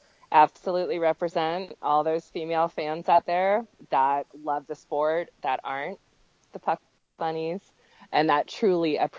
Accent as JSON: {"language": "English", "region": "California", "country": "United States", "moved": "yes", "lives_now": "Virginia, United States", "said": "Well, I am a Northern California girl. And so I moved from California to the Northern Virginia area in 2004."}